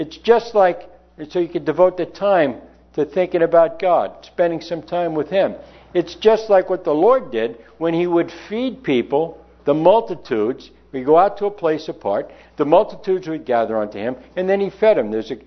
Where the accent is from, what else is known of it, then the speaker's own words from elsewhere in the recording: East Coast, United States; I can remember as a child growing up on the East Coast, there weren't stores open on Sunday.